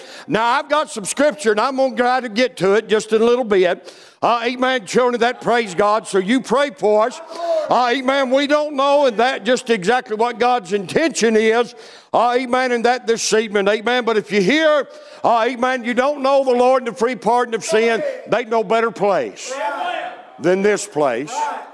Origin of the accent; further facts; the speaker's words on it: Louisville, Kentucky, United States; born there; but I was born in Louisville, Kentucky, amen.